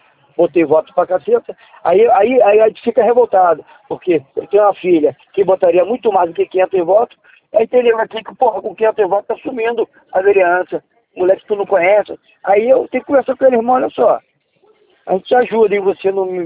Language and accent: Portuguese; Rio de Janeiro, Brazil; Sou do Rio.